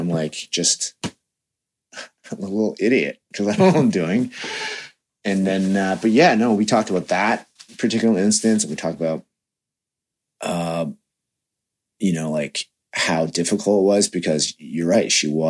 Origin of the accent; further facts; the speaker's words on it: Canada; Maybe, I don't know if that's a product of growing up in Western society or in Canada